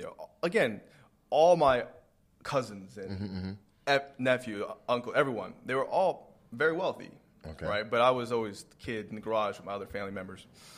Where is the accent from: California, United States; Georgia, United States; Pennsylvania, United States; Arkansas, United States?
California, United States; Grandma's house was in Orange County.